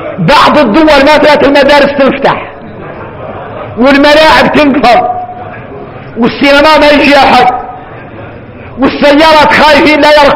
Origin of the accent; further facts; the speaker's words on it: Mauritania; واما احنا قاع موريتاني احنا قاع ما هالي